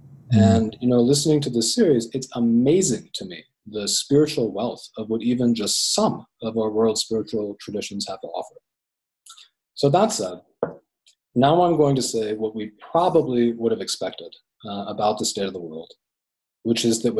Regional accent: United States; I'm speaking especially right now as an American, in terms of the United States.

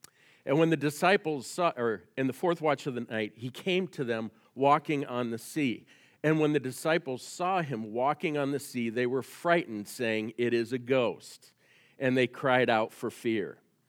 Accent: Kansas, United States; born there; also born or lived in Georgia / Ohio / Missouri / Illinois; now in Grand Rapids, United States; I was born in Kansas. I've lived in Georgia, Ohio, Missouri, Illinois, and then Grand Rapids. But this is home. So when I was a kid, we moved all over the place, but God eventually led us here.

